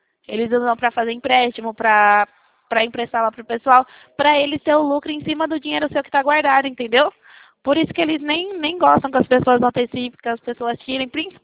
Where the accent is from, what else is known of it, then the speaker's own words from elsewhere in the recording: Leme, São Paulo, Brazil; Eu sou aqui de Leme.